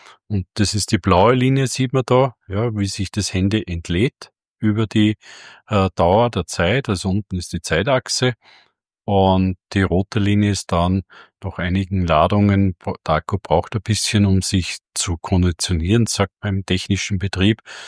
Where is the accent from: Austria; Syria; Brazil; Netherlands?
Austria; Es gibt bei uns in Österreich einen, der Steine neben Straßen hinlegt